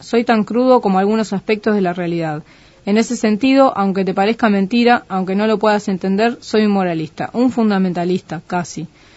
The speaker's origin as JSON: {"language": "Spanish", "region": "Montevideo", "country": "Uruguay", "tie": "born or raised there", "said": "Me crié en el barrio Palermo, si sos montevideano sabés de qué hablo, es el barrio de los negros, del candombe y las llamadas."}